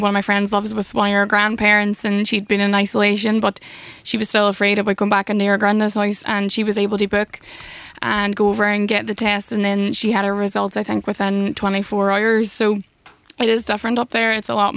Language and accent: English; Derry, Northern Ireland, United Kingdom; I'm originally from Derry